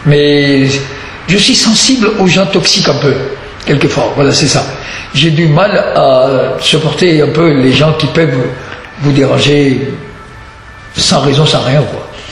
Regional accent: Rawalpindi, Punjab, Pakistan; French is a second language; J'étais au Pakistan quand j'étais enfant. Dans mon pays, au Pakistan, je suis né à Rawalpindi, la ville de Rawalpindi, où je suis né d'ailleurs.

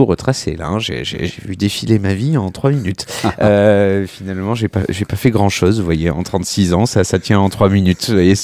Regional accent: Auvergne-Rhône-Alpes, France; je suis né en Auvergne et c'est vrai que très vite, j'ai baigné dans cet univers du musette et de la musique populaire

